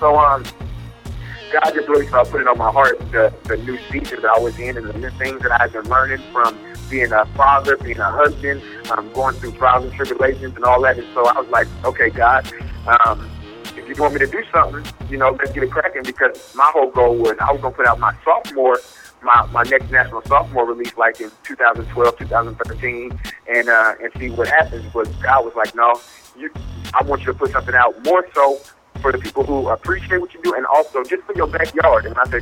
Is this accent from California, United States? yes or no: yes; Richmond, California, United States; Like, wait a minute, I'm from Richmond, California. I'm from the gutter.